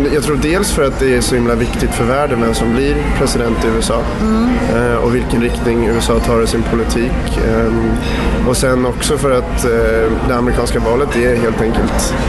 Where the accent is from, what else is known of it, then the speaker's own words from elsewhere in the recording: Dalarö, Stockholm County, Sweden; also born or lived in Laguna Beach / Berkeley; Jag är uppvuxen på Dalarö, utanför Stockholm. Men har även bott ganska mycket i Laguna Beach och Berkeley i Kalifornien.